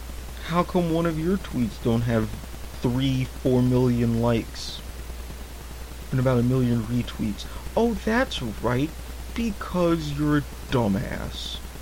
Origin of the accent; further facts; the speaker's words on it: United States; Not just as a Twitter user since 2010, but as an American.